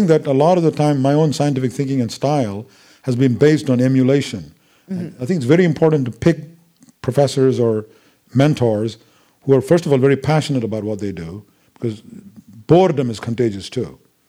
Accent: India; I think that's what happened, rather than my being Indian.

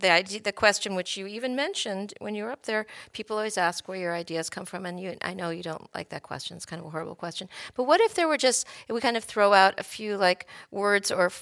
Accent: Culver City, California, United States; Here we had the Helms Bakery. I grew up in Culver City, and we'd go, and then you'd see the whole assembly line

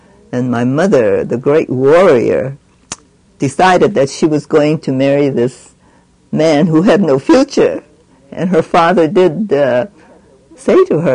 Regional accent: Los Angeles, California, United States; born there; I was born in Los Angeles in 1915.

